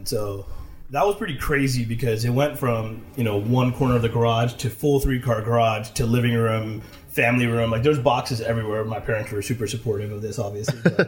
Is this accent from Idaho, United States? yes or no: no; California, United States; The highlights, I grew up here in the Bay Area.